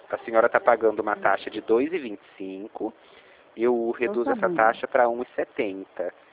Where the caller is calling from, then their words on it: Ribeirão Preto, São Paulo, Brazil; De Ribeirão Preto.